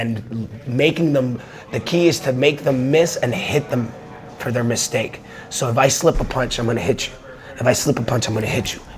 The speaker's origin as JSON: {"language": "English", "town": "Elizabeth", "region": "New Jersey", "country": "United States", "tie": "born or raised there", "said": "I grew up in Elizabeth, New Jersey."}